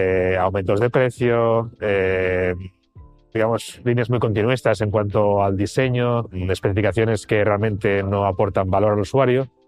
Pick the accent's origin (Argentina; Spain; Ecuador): Spain; Barcelona, Catalonia; soy de Barcelona, en su día estudié Ciencias Biomédicas